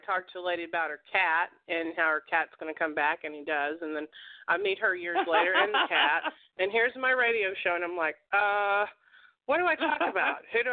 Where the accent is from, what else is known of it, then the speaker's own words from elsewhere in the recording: the South, United States; accent: southern; in my jumper and my southern accent